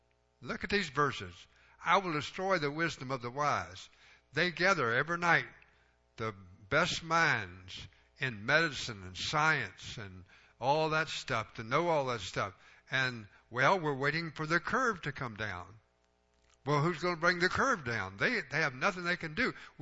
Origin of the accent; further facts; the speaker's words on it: United States; I didn't go to school in Greece. You guys didn't either, did you? I went to school in America. We learned English.